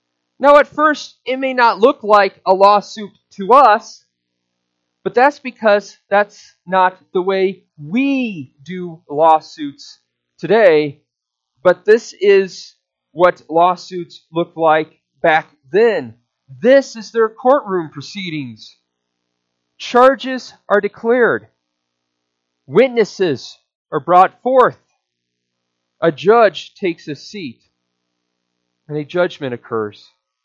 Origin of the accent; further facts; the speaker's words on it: Nebraska, United States; Well, one of the dumbest lawsuits ever filed sadly occurred in my home state of Nebraska.